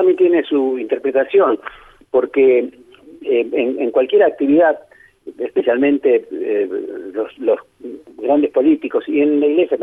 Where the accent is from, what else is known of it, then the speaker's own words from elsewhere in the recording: Argentina; un poco triste como tantos argentinos